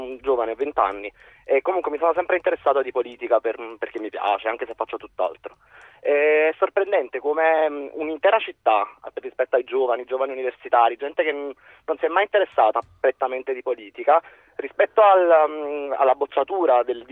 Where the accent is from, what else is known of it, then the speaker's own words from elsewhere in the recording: Naples, Campania, Italy; in realtà io sono di Napoli, avevo chiamato rispetto alla campagna